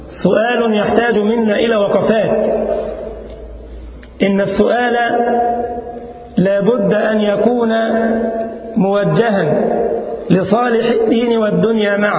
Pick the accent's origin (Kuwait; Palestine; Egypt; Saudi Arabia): Egypt; وأذكر يوما في بلدنا مصر، وكنت في طريقي في شهر الصيام لأداء محاضرة